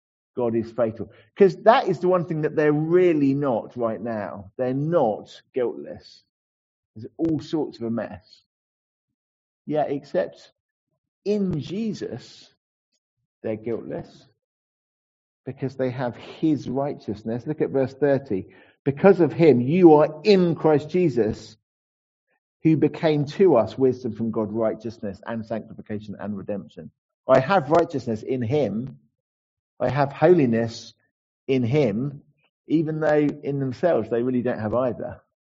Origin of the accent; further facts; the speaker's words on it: United Kingdom; I am British, but I'm Christian and I'm a British Christian, as it happens.